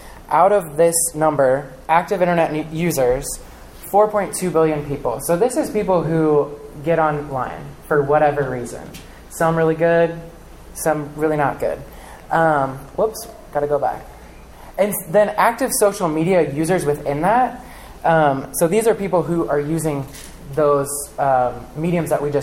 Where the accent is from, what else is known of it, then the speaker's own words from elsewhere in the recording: Missouri, United States; I grew up in Missouri, and I attended the University of Missouri in Kansas City